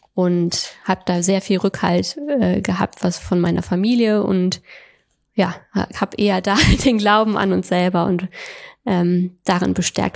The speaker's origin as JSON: {"language": "German", "region": "Rhineland", "country": "Germany", "lives_now": "Hamburg, Germany", "said": "Ich komme ja aus dem Rheinland und als ich hier nach Hamburg gezogen bin"}